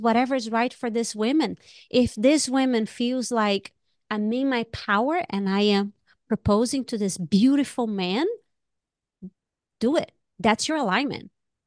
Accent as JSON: {"language": "English", "country": "Brazil", "tie": "born or raised there", "said": "I grew up in Brazil"}